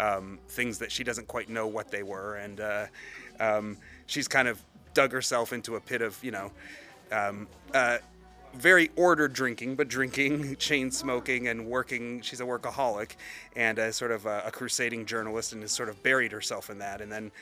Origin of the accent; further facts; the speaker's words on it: Dearborn, Michigan, United States; I'm from Dearborn, but Detroit did a lot to raise me.